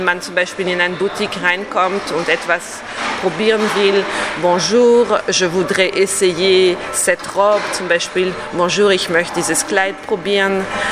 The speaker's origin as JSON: {"language": "German", "region": "southern France", "country": "France", "second_language": "German", "lives_now": "Germany", "said": "Was sehr schön ist bei uns in Südfrankreich, sagt man le petit coin."}